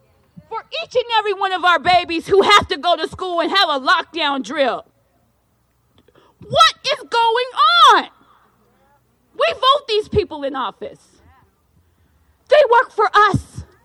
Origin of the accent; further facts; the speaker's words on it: Colorado, United States; We're from Colorado. We know the weather goes up and down.